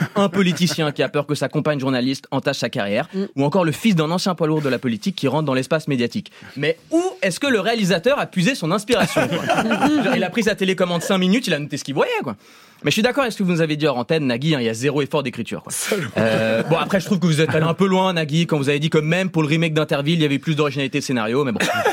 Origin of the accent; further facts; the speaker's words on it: Switzerland; Je suis suisse. On s'en fout, on fait même pas partie de l'UE.